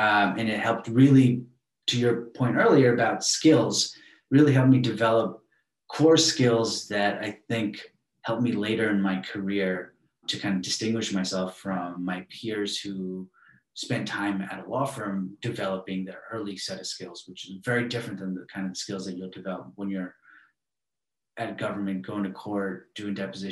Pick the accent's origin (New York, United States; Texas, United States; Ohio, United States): New York, United States; Queens; I'm a kid from Queens.